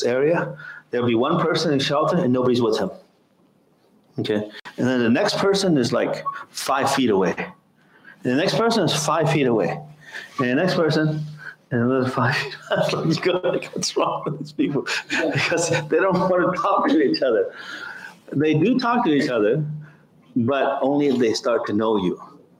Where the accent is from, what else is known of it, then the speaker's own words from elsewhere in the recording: United States; And I'm from America. You know what we do in America?